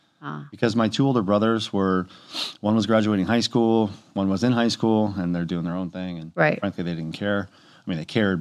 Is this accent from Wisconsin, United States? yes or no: no; Cypress, California, United States; born there; Ironically, I was born in Cypress, California.